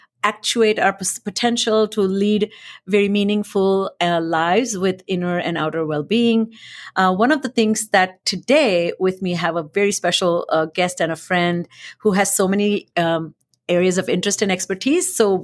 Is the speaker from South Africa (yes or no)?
no; India; English is a second language; I grew up in India, and I've shared this many times, but I speak many languages